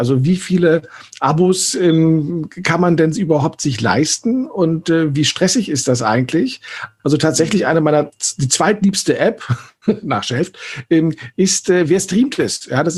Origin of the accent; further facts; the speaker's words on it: Berlin, Germany; Hat mich natürlich mit einem gewissen Stolz als Berliner erfüllt.